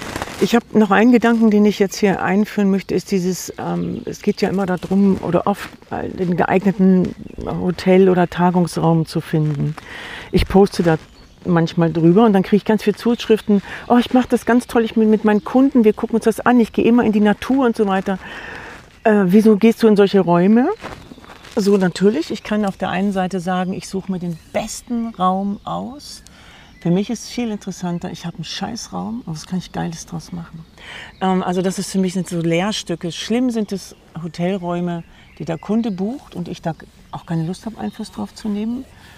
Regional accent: Northern Germany, Germany; für mich als Norddeutsche

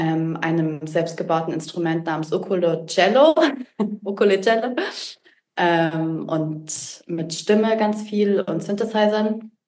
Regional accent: Munich, Bavaria, Germany; moved away as an adult; also born or lived in Lucerne; now in Bern, Switzerland; ich komme aus Deutschland ursprünglich, aus München und lebe jetzt seit einigen Jahren in der Schweiz. Erst in Luzern, wo ich noch Jazzstudium und freie Improvisation gemacht habe. Und jetzt bin ich seit eineinhalb Jahren in Bern

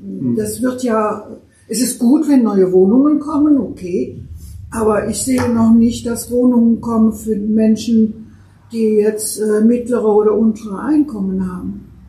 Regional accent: Gronau, North Rhine-Westphalia, Germany; Ich komme aus Gronau

